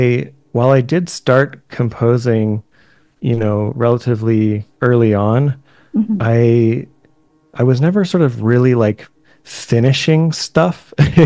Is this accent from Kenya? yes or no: no; Toronto, Ontario, Canada; also born or lived in Montreal; now in Halifax, Canada; And I'm originally from Toronto. So I guess you could say I'm learning to call Nova Scotia home and Halifax home.